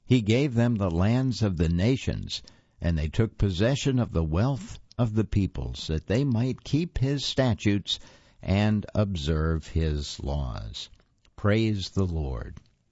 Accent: Uvalde, Texas, United States; On May 24, 2022, 19 children and two adults were murdered at an elementary school in my hometown of Uvalde, Texas. I went to school there and walked every day to and from the elementary school.

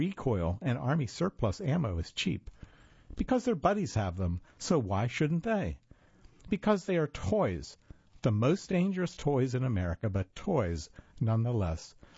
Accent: Texas, United States; also born or lived in Saint Petersburg, Russia; since I was born in Russia and lived in St. Petersburg until I was 3. This means that I not only am I failing at winter, I'm failing my countrymen. I've long wondered if I can blame my inability to tolerate cold temperatures on West Texas, where I grew up

